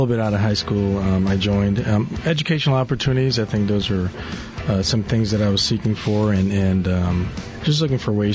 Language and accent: English; Dallas, Texas, United States; All right, well, I grew up in Dallas, Texas, and I've been married, three kids.